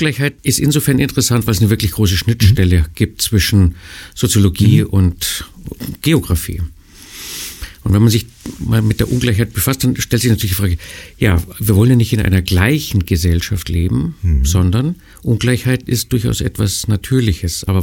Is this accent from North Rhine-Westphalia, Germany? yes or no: no; Munich, Bavaria, Germany; ich bin in München groß geworden, wenngleich nicht dort geboren. Ich habe dann in München auch studiert, Geografie, politische Wissenschaften und Raumplanung, Raumordnung auf Diplom.